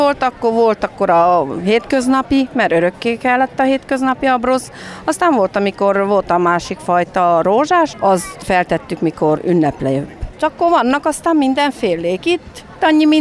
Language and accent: Hungarian; Sic, Cluj County, Romania; Erdélyből jöttem, Székről. Kolozsvárhoz közel van ez a falu, tiszta magyar.